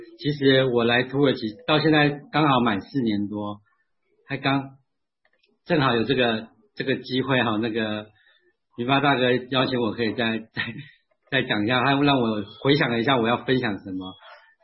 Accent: Taiwan; also born or lived in Shanghai; 那时候我已经在上海住了8、9年了，在我来。我是个台湾人了

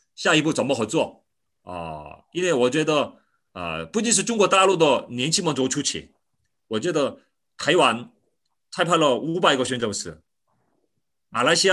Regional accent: South Korea; Chinese is a second language; 我是韩国的牧师

